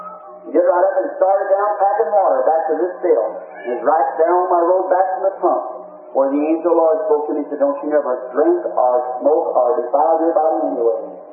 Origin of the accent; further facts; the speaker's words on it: United States; I'm American. I love my nation.